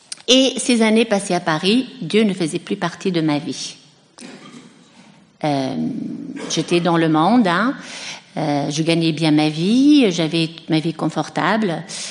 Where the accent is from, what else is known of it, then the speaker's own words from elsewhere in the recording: Tunisia; j'ai décidé de rentrer chez moi en Tunisie